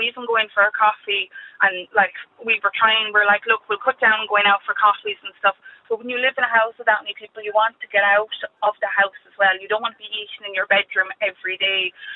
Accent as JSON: {"language": "English", "region": "Munster", "country": "Ireland", "lives_now": "Cork, Ireland", "said": "we had to move up to Cork because of work and stuff. We're both from Kerry"}